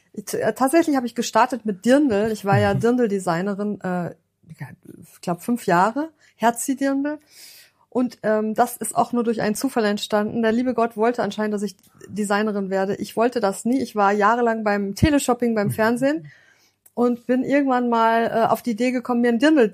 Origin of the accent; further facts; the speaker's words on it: North Rhine-Westphalia, Germany; Ich komme aus dem Ruhrgebiet, war ein Macher